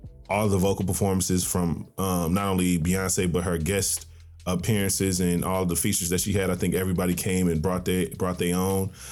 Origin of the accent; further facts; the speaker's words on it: Tennessee, United States; I'm not from Nashville, to make that specific, but I'm from Tennessee. So I've always grown up around country